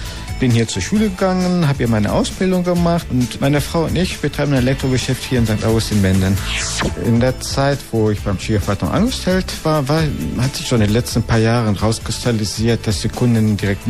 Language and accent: German; Greece; now in Germany; Ich bin ein Grieche, selbst wenn ich einen deutschen Pass hätte, ich würde vom Herzen ein Grieche bleiben.